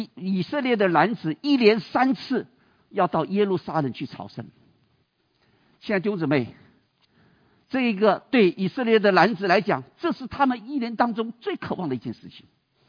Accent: China; 我们中国人在这个是唐朝吗？

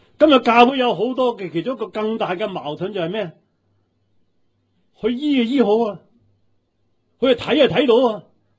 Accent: New Territories, Hong Kong; 我在新界长大，好多啲蚊啊

